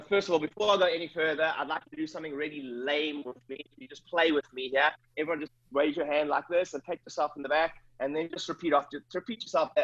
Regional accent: South Africa; now in United Kingdom; I'm originally from South Africa. So funny accent, living in Britain right now

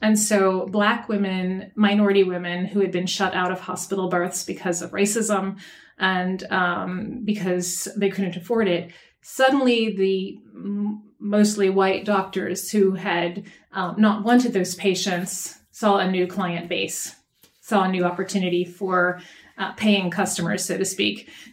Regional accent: North Carolina, United States; I am a folklorist. I'm from North Carolina.

